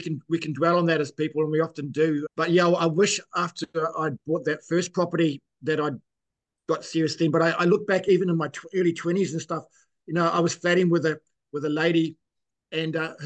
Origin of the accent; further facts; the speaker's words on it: England, United Kingdom; now in New Zealand; We came to New Zealand from England in 1972 on a boat.